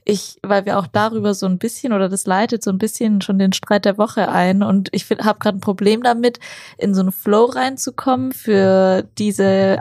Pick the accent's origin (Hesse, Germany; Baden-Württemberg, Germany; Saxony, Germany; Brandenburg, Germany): Baden-Württemberg, Germany; Stuttgart; Und wir kommen ja aus Stuttgart